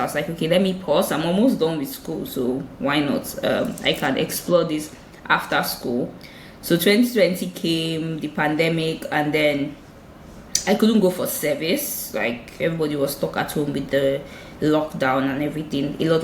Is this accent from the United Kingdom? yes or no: no; Port Harcourt, Rivers, Nigeria; I grew up in Port Harcourt